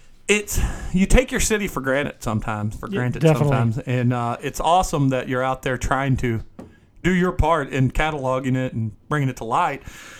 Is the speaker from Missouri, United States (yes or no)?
yes; Missouri, United States; I mean, I'm not from St. Louis. I'm from Southeast Missouri